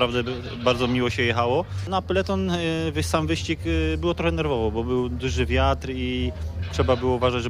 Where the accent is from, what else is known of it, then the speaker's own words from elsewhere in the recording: Greater Poland Voivodeship, Poland; ja jestem dumny z Wielkopolski, bo jestem z Wielkopolski, tutaj niedaleko Jarocin